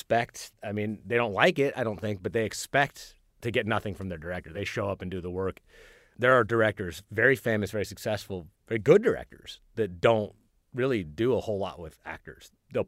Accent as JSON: {"language": "English", "town": "Lawrence", "region": "Kansas", "country": "United States", "said": "I'm from Lawrence, Kansas, which is, it's Bloomington"}